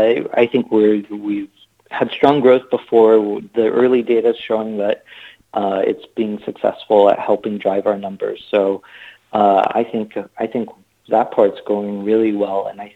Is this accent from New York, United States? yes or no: no; San Francisco, California, United States; I grew up in San Francisco, and it's a very multiracial town.